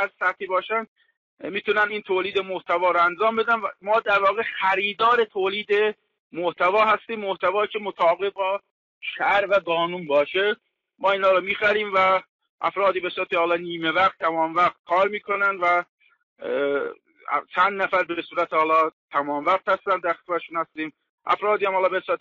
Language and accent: Persian; Tabriz, East Azerbaijan, Iran; چون من تبریزی هستم،